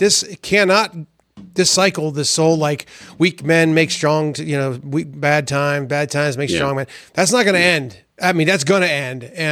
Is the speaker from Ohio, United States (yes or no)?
no; Pittsburgh, Pennsylvania, United States; the perfect example is I'm from Pittsburgh. There's a place outside of Pittsburgh called Charleroi. I'm very familiar with that neighborhood.